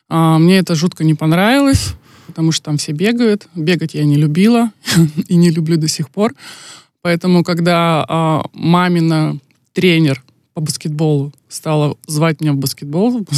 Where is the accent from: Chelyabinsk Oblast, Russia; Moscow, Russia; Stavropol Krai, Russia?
Chelyabinsk Oblast, Russia; Chelyabinsk; now in Yekaterinburg, Russia; я переехала из Челябинска в Екатеринбург, в знаменитую Ралочку